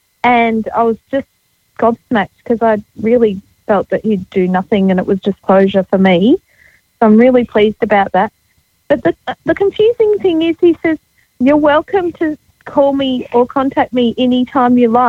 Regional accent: Australia; I'm from Australia

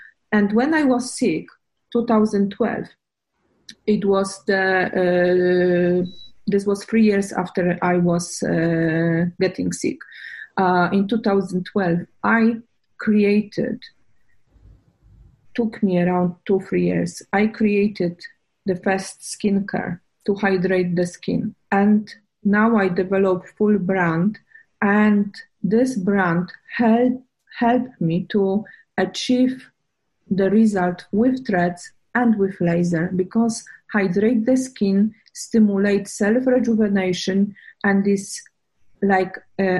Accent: Silesian Voivodeship, Poland; English is a second language; It's not far away from my hometown and close to airport in Katowice.

